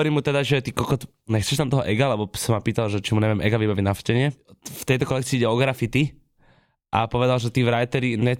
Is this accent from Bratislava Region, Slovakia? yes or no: yes; Bratislava, Bratislava Region, Slovakia; aj tak som rodinný Bratislavčan